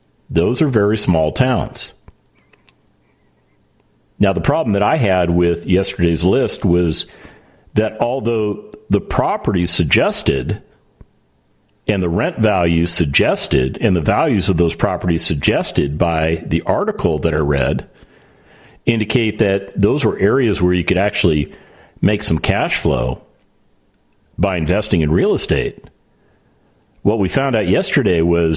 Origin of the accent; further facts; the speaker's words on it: California, United States; also born or lived in Nevada; I wasn't born there. I was born in Nevada, but I spent the majority of my life in California. So I got to know the state.